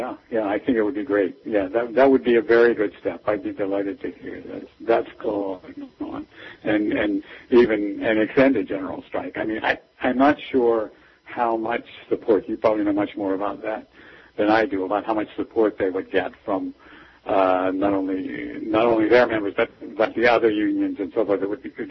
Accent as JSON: {"language": "English", "town": "Webster", "region": "Pennsylvania", "country": "United States", "tie": "born or raised there", "said": "And that was kind of the area that I grew up in. It was south of Pittsburgh in Webster, Pennsylvania."}